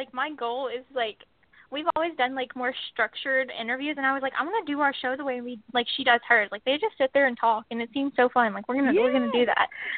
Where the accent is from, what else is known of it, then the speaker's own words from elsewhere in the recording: Alabama, United States; We're both from Alabama.